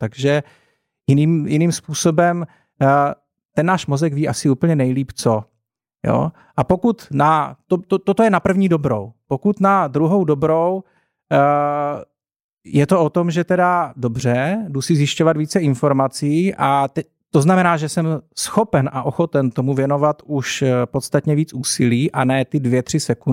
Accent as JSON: {"language": "Czech", "town": "Brno", "region": "South Moravian Region", "country": "Czechia", "said": "z Brna a zavolají mě jednou za 2 měsíce třeba"}